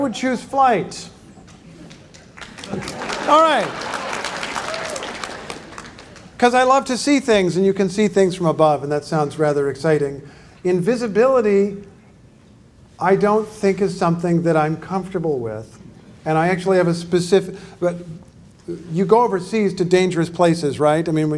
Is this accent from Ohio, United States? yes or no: no; Indiana, United States; Well, when I was a kid, I was from Indiana.